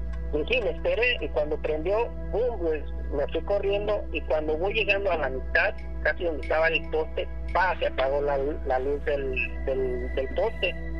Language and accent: Spanish; Ario de Rosales, Michoacán, Mexico; moved away; Soy de Ario de Rosales, Michoacán.